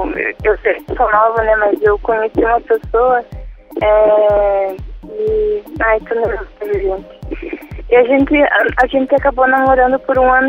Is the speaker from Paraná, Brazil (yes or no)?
yes; Ponta Grossa, Paraná, Brazil; Eu sou de Ponta Grossa, Paraná.